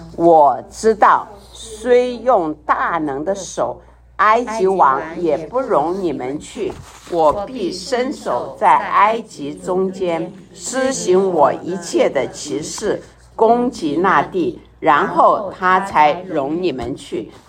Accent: China; 像我们中国人呢就从那个地方就到中国去了哈，就到那里。

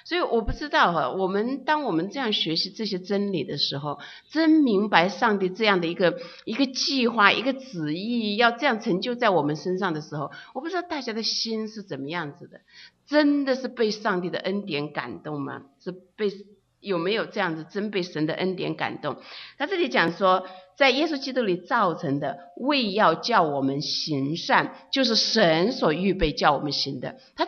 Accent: China; now in United States; 我们都从中国来到了美国

